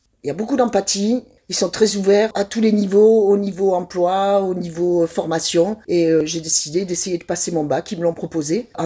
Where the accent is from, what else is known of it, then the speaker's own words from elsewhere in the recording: Provence-Alpes-Côte d'Azur, France; now in Briançon, France; Alors moi, je viens du Vaucluse.